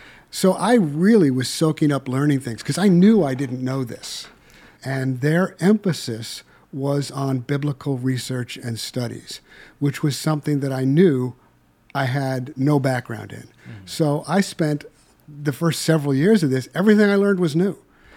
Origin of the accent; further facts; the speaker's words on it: New York City, New York, United States; Well, I was raised in the Catholic Church in New York City in an Irish Catholic neighborhood.